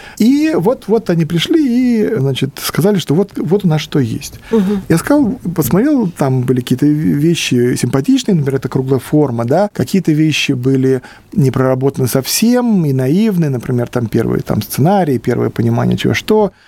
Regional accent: Moscow, Russia; ко мне в Москву, они же питерцы, а я москвич.

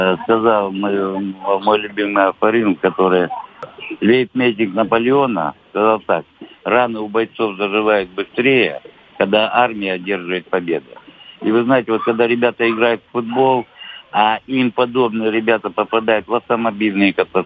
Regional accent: Sukhumi, Abkhazia, Georgia; я сам уроженец города Сухуми, да. Абхазия, наша республика

